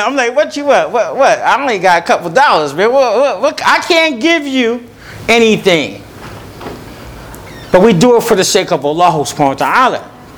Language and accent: English; East Coast, United States; I don't mean no harm because I'm from the East Coast too